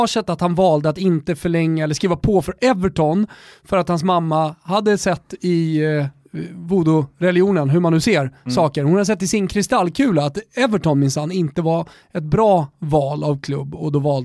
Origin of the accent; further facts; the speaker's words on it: Sweden; Att vi är från Europa och att vi är uppväxta i Svedala.